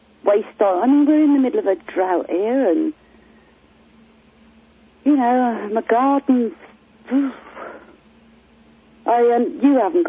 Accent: Wales, United Kingdom; I'm Welsh, you see. I've got no allegiance at all to England.

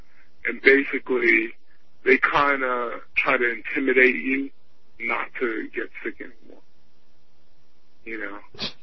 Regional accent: New York, United States; this is why I thank God I'm a New Yorker

